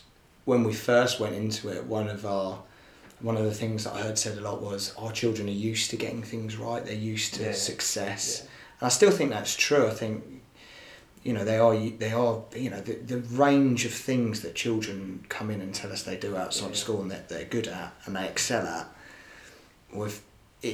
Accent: United Kingdom; You know, we're British, stiff upper lip.

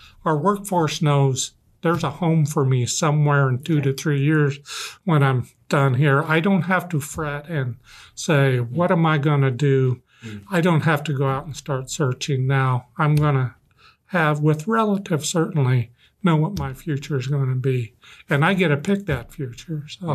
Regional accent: Colorado, United States; I'm from Southern Colorado.

